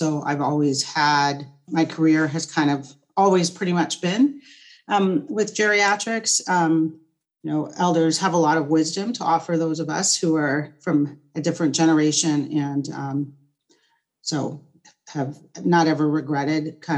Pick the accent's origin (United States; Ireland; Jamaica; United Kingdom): United States; East Coast; now in Seattle, United States; I've been in Seattle for, 8 years? Started at the VA. I'm from the East Coast, so started at the VA and then moved out here